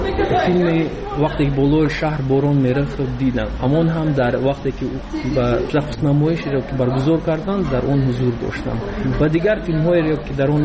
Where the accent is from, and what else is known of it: Tajikistan; moved away